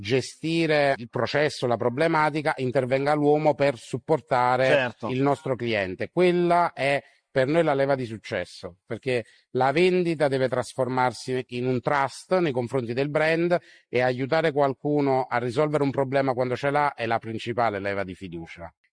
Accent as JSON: {"language": "Italian", "town": "Naples", "region": "Campania", "country": "Italy", "accent": "Neapolitan", "said": "io vengo da una famiglia di commercianti napoletana, il mio accento, diciamo, non nasconde le origini"}